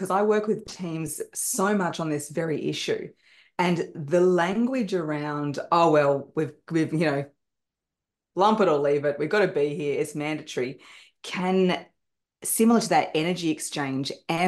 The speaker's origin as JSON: {"language": "English", "town": "Wollongong", "region": "New South Wales", "country": "Australia", "tie": "born or raised there", "said": "And I grew up in Wollongong."}